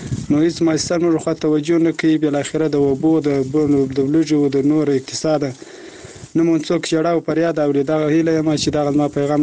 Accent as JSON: {"language": "Pashto", "region": "Badghis", "country": "Afghanistan", "said": "موږ شکر د افغانستان یو د افغانستان بچان یو په اول کې خو د بایغست ولایت د مرغاو د ولسوالۍ د نور ولسوالۍ راغلی"}